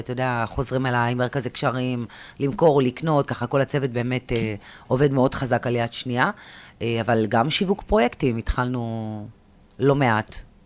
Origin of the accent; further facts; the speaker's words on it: Holon, Tel Aviv District, Israel; התחלתי אותה בעצם בחולון, אני ילידת חולון